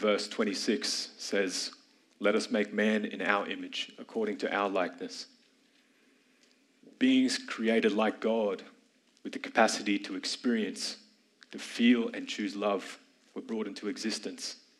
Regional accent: Brisbane, Queensland, Australia; born there; And I was born right here in Brisbane.

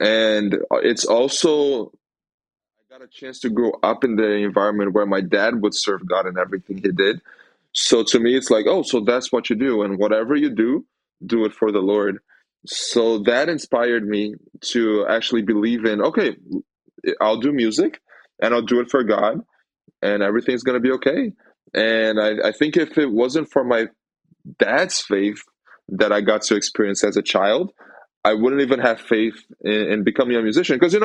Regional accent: São Paulo, Brazil; I'm from Brazil. I come from this state called São Paulo.

